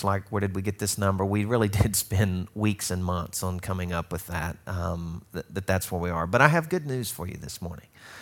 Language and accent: English; Cleveland, Ohio, United States; I think Drew Carey would be nice to me since we're from Cleveland.